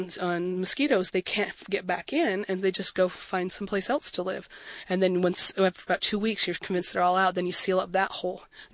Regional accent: Utah, United States; I do remember I grew up in the Salt Lake area mostly, and we used to go to my grandparents' house on Christmas Eve.

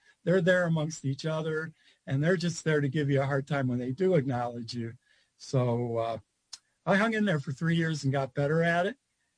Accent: Cleveland Heights, Ohio, United States; like you guys, I came from Cleveland Heights, Ohio.

